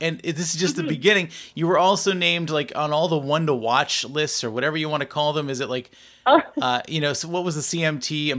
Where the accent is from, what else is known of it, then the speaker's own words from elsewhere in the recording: Belleville, Ontario, Canada; I'm from Belleville.